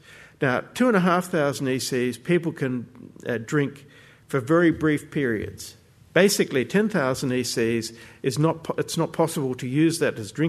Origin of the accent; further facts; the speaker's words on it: Strathalbyn, South Australia, Australia; I grew up in Strathalbyn.